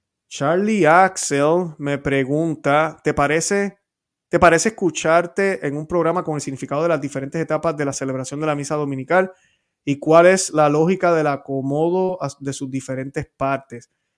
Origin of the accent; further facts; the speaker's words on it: Puebla, Mexico; Sé que yo soy de Puebla, ignorancia pura.